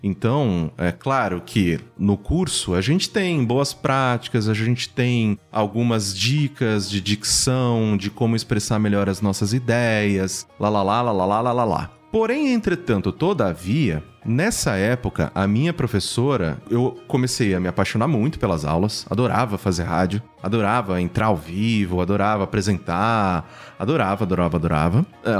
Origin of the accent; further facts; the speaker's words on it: Mococa, São Paulo, Brazil; Eu, pra quem não sabe, sou do interior de São Paulo, e eu vim de Mococa, um sotaque muito carregado. A porta, porqueira, cráudio, era bem carregado, bem carregado.